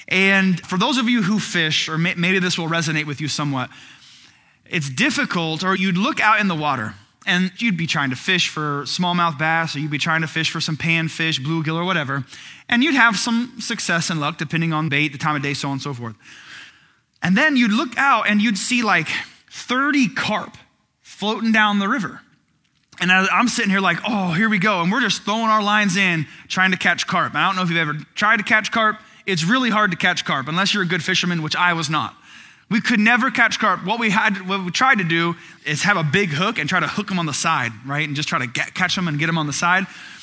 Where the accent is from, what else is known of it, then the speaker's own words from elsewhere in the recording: Darlington, Indiana, United States; I grew up in Darlington, Indiana, which is near Crawfordsville.